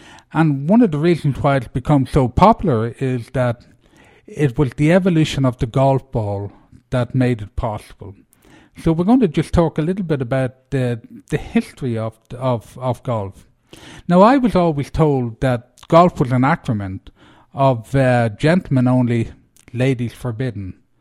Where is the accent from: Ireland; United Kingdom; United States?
Ireland; Even though I'm Irish